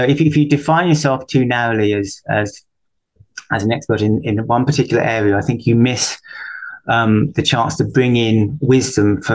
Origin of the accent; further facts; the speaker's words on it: South East England, United Kingdom; I'm from Sussex. I've got a couple of kids and a dog